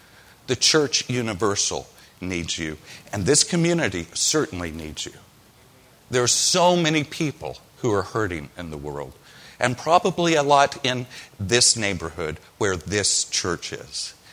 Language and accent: English; Perry, United States; Some of you of a certain age, around my age, when I was growing up in Perry